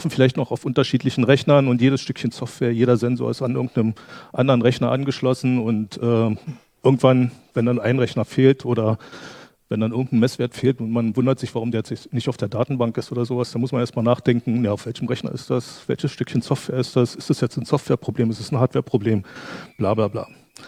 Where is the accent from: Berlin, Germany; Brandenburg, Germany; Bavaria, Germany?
Brandenburg, Germany; Brandenburg an der Havel; Ich komme aus Brandenburg an der Havel. Also es gibt tatsächlich eine Stadt Brandenburg, die in Brandenburg, im Land Brandenburg ist.